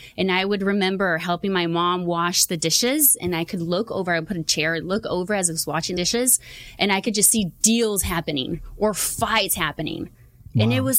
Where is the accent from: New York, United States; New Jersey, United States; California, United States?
California, United States; Huntington Park; HP. Was born and raised in Huntington Park, and I went to that elementary, to the middle school, and to the high school.